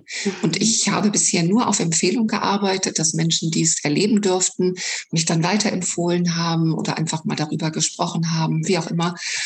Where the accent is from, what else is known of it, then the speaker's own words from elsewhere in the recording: Hanover, Lower Saxony, Germany; born there; now in Rhineland-Palatinate, Germany; Ja, ich komme gebürtig aus Hannover. Ich lebe im Moment in Rheinland-Pfalz.